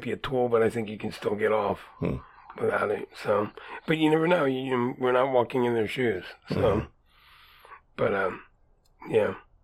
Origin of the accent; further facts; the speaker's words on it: New Jersey, United States; where I grew up in South Jersey, it was a resort town. It was a party town during the summer.